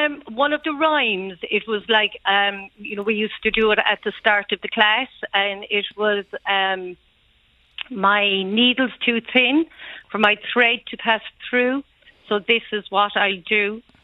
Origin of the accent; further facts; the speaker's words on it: Munster, Ireland; accent: Cork; My best Cork accent, yeah.